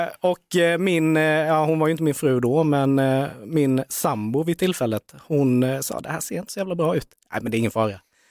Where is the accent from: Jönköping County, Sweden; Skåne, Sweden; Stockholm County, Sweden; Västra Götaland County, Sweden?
Jönköping County, Sweden; Värnamo; Där jag är ifrån.